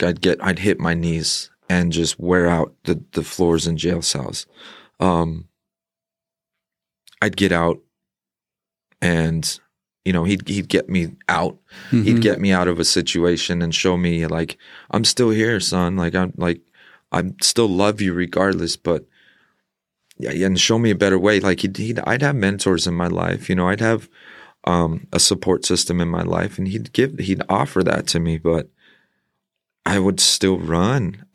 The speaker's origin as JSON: {"language": "English", "town": "Tucson", "region": "Arizona", "country": "United States", "tie": "born or raised there", "said": "I'm from Tucson, Arizona. Born and raised here. Born in St. Mary's."}